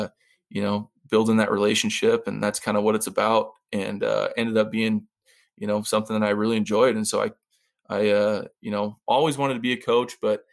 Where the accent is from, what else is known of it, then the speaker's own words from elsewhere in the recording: Glendive, Montana, United States; well, I'm from Glendive, Montana. Who am I going to recruit?